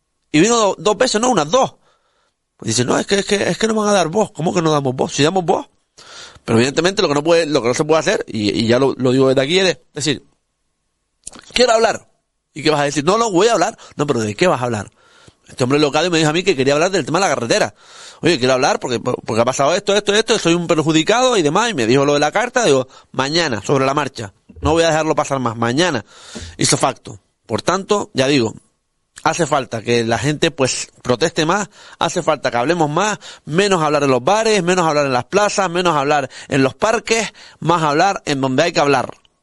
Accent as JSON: {"language": "Spanish", "town": "Morro Jable", "region": "Canary Islands", "country": "Spain", "tie": "born or raised there", "said": "yo encantado de que mi pueblo, Morrojable, o el sur de la isla de Fuerteventura, pueda expresarse libremente en esta emisora"}